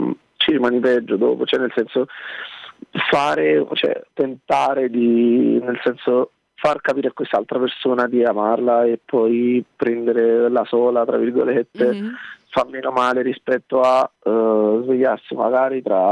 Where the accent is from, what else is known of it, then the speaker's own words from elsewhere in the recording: Sorrento, Campania, Italy; perché io sono di Napoli, cioè di Sorrento